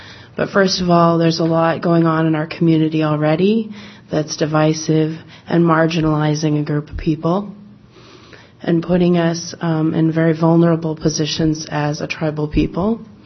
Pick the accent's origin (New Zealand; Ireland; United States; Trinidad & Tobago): United States; And I'm an American here and I'm a borough citizen, but I'm a tribal citizen.